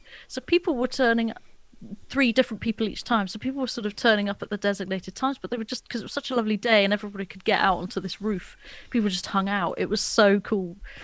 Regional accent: Wales, United Kingdom; I'm from South Wales.

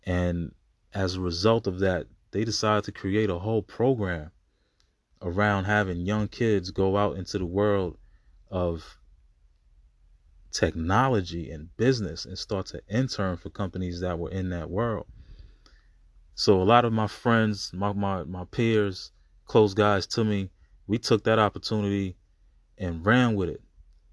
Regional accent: Brooklyn, New York, United States; But as a young man growing up in Brooklyn, New York, I was into the hip hop, right?

